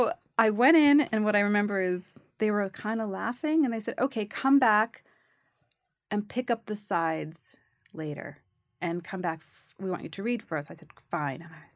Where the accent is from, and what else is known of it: New York, United States; born or raised there